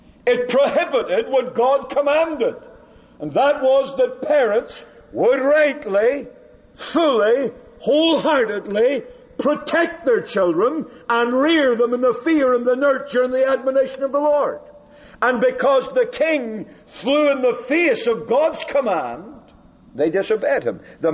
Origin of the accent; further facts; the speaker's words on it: United Kingdom; I grew up in Britain